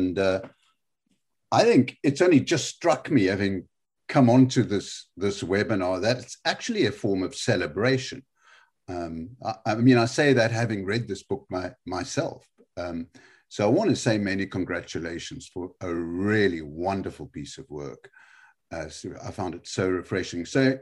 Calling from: Cardiff, Wales, United Kingdom; I'm speaking from Cardiff.

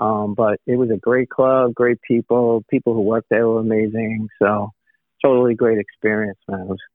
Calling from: New York, United States; Well, I'm in New York. That's where I live, and actually leaving tomorrow

